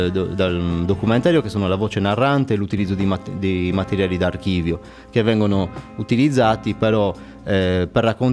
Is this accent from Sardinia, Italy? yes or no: yes; Iglesias, Sardinia, Italy; Sono di Iglesias, sì.